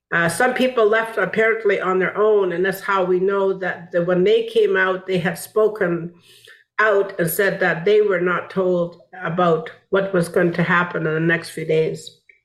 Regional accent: British Columbia, Canada; I'm from the Wet'suwet'en Nation, and I'm from the Luxilio clan, which means small frog.

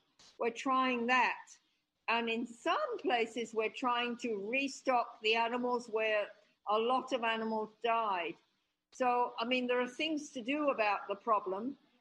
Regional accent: Australia; moved away; I lived here 33 years, yes? Mm-hmm. And yeah, sure, I have Western relatives. I come from Australia. I have an Australian passport.

